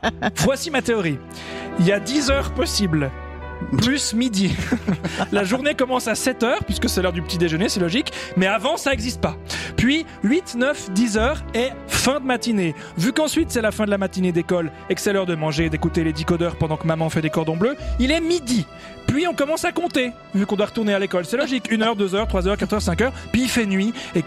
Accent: Jura, Switzerland; je réussissais à passer une journée sans dire à quelqu'un que je suis jurassien.

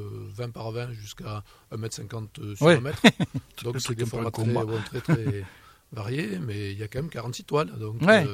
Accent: Bassussarry, Nouvelle-Aquitaine, France; Moi je viens de Bassussari et je suis aussi peintre abstrait.

